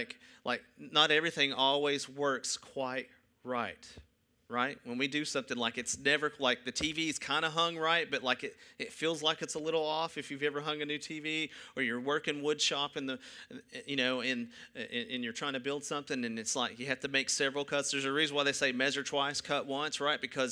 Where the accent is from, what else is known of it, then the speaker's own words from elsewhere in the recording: Tennessee, United States; Maybe it's a state. I'm from Tennessee. I love that state.